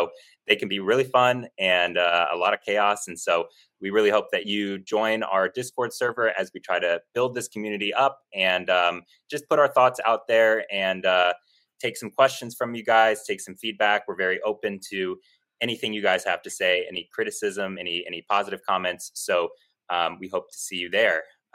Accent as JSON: {"language": "English", "town": "Chicago", "region": "Illinois", "country": "United States", "said": "I work in corporate sales. I'm from Chicago, Illinois."}